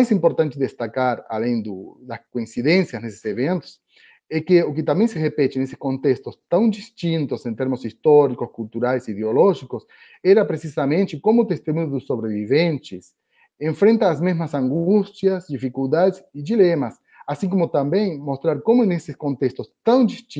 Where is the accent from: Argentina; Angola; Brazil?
Argentina; eu sendo argentino, meu TCC teve como assunto o papel da arte na conformação de memórias da ditadura na Argentina.